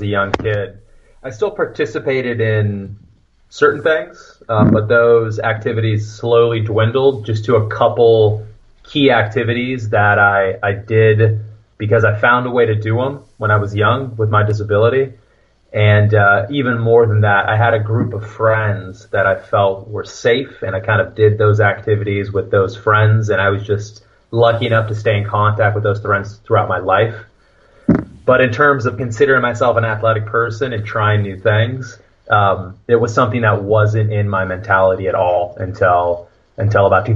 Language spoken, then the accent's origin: English; Simi Valley, California, United States; also born or lived in Fresno; I was born around Fresno and moved down to Simi Valley when I was at the age of five.